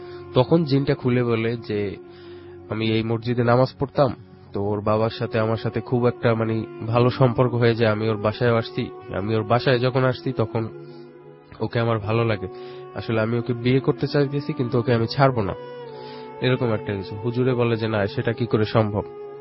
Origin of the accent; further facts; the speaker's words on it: Mirpur, Dhaka Division, Bangladesh; মিরপুর থেকে আসছি, মিরপুর এক।